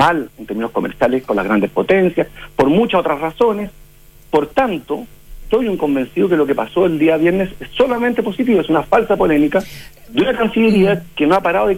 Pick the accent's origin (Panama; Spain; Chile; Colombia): Chile; como chileno